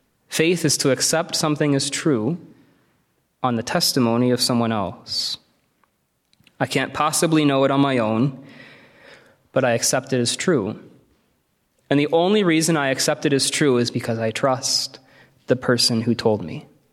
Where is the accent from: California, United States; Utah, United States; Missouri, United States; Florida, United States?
Missouri, United States; I grew up in Missouri, so mountains were not exactly a familiar thing to me.